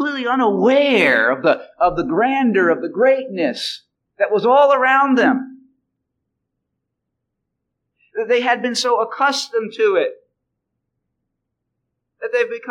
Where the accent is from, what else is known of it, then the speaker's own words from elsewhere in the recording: New York City, New York, United States; I grew up in New York City. I grew up on Neptune Avenue, one block away from Coney Island, near Bay 7.